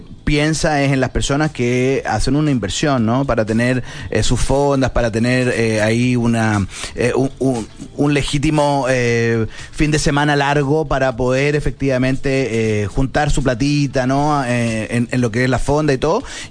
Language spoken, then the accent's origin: Spanish; Chile; Creo que si nosotros como chilenos fuésemos personas productivas reales